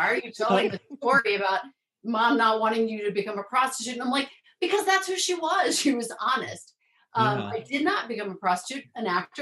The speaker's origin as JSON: {"language": "English", "town": "Rockville", "region": "Maryland", "country": "United States", "tie": "born or raised there", "said": "I grew up in Rockville, Maryland."}